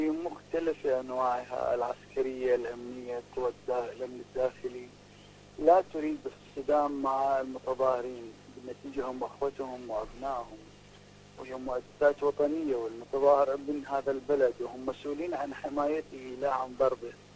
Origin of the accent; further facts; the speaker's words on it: Baghdad, Baghdad Governorate, Iraq; أنا من بغداد